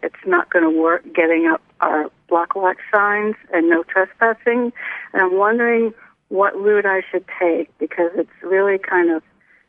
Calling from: Connecticut, United States; Hello, Donna. … in Connecticut.

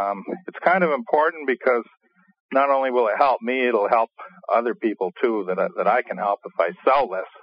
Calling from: Costa Rica; I'm calling from Costa Rica.

